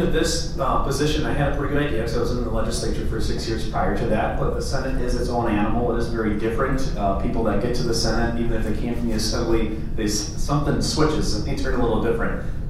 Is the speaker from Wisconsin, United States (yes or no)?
yes; Rice Lake, Wisconsin, United States; I'm from Rice Lake. I don't live in Rice Lake anymore, right?